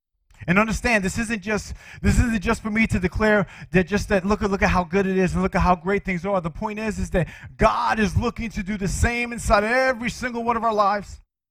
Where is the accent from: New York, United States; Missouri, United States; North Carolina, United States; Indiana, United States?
New York, United States; Brooklyn; I grew up in Cypress Hills Projects in Brooklyn, New York.